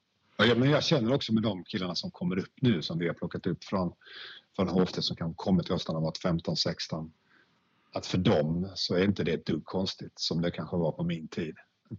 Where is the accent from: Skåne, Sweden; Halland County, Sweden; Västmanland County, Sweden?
Skåne, Sweden; Lund; att vi är från Lund, båda lagen.